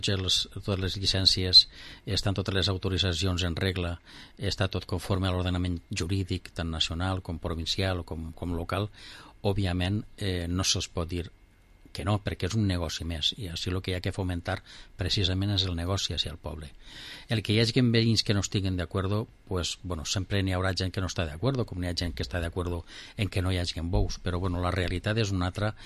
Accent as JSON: {"language": "Catalan", "town": "Vila-real", "region": "Valencian Community", "country": "Spain", "tie": "born or raised there", "said": "jo sóc fill de Villarreal, l'ha nascut ací, m'ha criat ací entre els barrios, conega la gent, moltíssima gent, els nostres veïns, familiars, els tinc tots ací."}